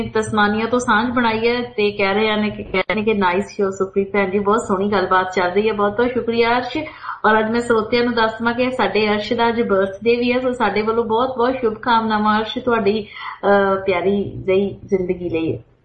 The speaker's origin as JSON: {"language": "Punjabi", "region": "Punjab", "country": "India", "moved": "yes", "said": "ਮੈਨੂੰ ਲੱਗਦਾ ਜਦੋਂ ਅਸੀਂ ਪੰਜਾਬ ਛੱਡ ਦਿੰਦੇ ਹਾਂ ਤਾਂ ਜ਼ਿਆਦਾ ਮੋਹ ਹੋ ਜਾਂਦਾ ਆਪਣੀ ਮਾਂ ਦੇ ਨਾਲ"}